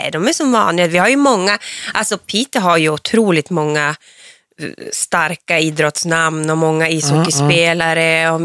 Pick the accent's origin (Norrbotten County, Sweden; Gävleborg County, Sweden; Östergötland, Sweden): Norrbotten County, Sweden; Hortlax; Det ligger utanför Piteå, en mil utanför Piteå.